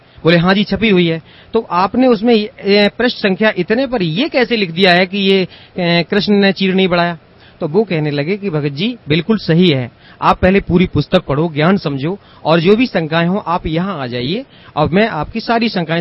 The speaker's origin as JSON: {"language": "Hindi", "town": "Jhindua", "region": "Uttar Pradesh", "country": "India", "said": "मैं ग्राम झिंदुआ, तहसील बर्थना, जिला इटावा, उत्तर प्रदेश का रहने वाला हूँ।"}